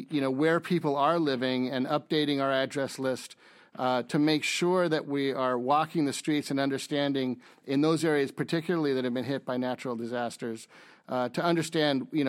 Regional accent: California, United States; I'm from California, so I was very sensitive to the forest fires that happened last year.

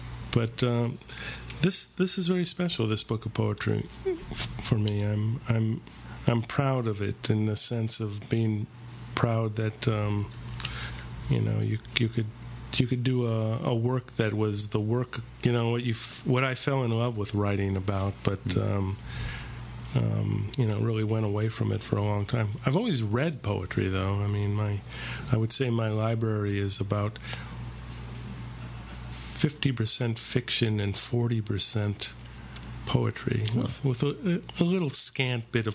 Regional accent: San Francisco, California, United States; somehow everything from growing up in San Francisco and being in the Bay Area kind of woke up

